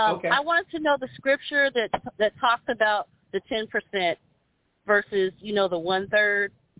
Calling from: Delaware, United States; No, I'm calling from Delaware.

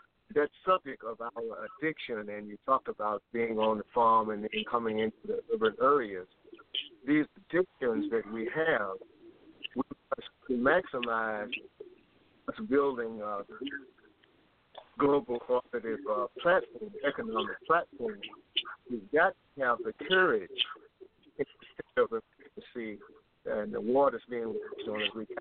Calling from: Richmond, United States; I'm calling from Richmond.

